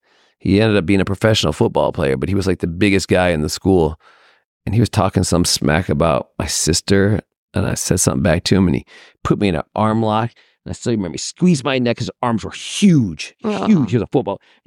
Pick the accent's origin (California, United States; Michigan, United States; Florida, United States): Michigan, United States; Birmingham; In the suburbs of Detroit, Michigan.